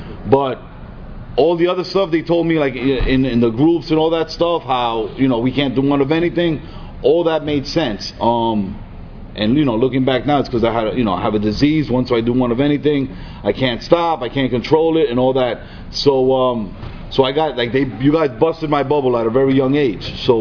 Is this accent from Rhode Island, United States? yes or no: no; New York City, New York, United States; I was from the Bronx originally. The South Bronx. Anybody knows, familiar with the scenic area of Hunts Point, Spofford and Fail.